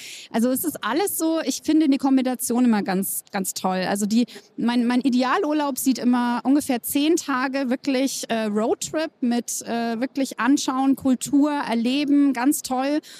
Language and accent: German; East Germany, Germany; Ich bin in der DDR aufgewachsen und da durften wir ja eigentlich gar nicht reisen.